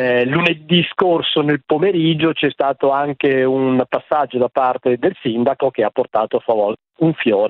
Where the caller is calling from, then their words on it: Milan, Lombardy, Italy; chiamo da Milano